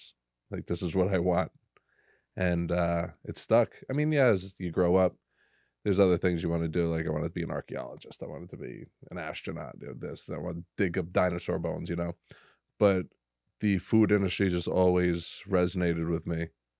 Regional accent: United States; But I had the best of both worlds growing up. I had my super American side. I am American first.

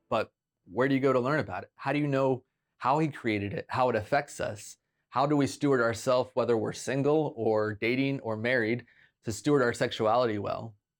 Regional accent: West Virginia, United States; I grew up in West Virginia where men didn't wear jewelry, so that wasn't a thing.

